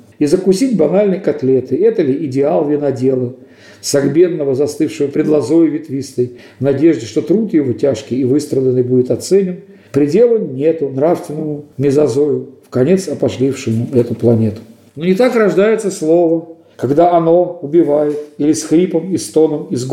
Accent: Russia; Я вот из России, я так пою.

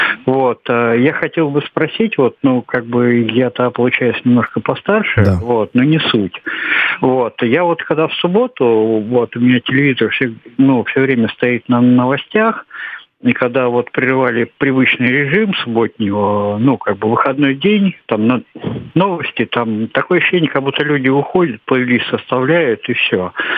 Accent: Kronstadt, Saint Petersburg, Russia; я из Кронштадта.

